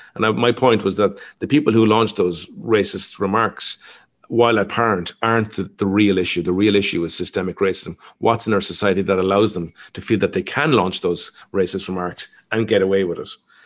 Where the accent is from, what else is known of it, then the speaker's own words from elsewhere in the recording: Ireland; I grew up in Ireland and I'm a real fan of football.